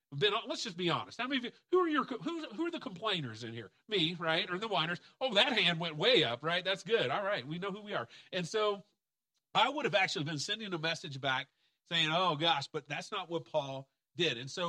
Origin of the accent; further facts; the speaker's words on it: Kentucky, United States; accent: southern drawl; you're going to hear a little bit of a southern drawl to me, because I am from Kentucky.